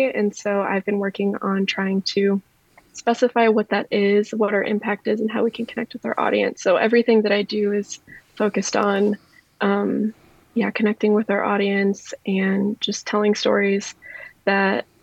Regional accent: Chesterton, United States; I'm based in Chesterton. I've lived in Chesterton basically my whole life

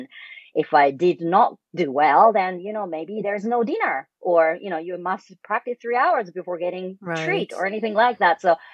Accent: Hokkaido, Japan; also born or lived in Tokyo; now in United States; So I was born in Japan and raised in Hokkaido, the northern part of Japan, and went to high school and an undergraduate school in Tokyo. I was in Tokyo for 7 years, and I came to the States for my master's degree.

